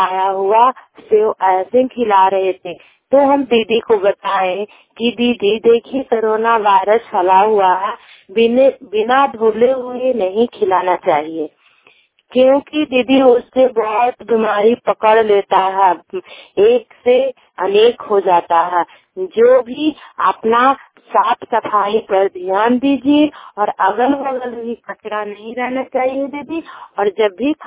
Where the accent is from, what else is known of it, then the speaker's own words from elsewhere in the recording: Chandrawada, Bihar, India; चंद्रवाड़ा का निवासी हूँ और नालंदा जिला नालंदा है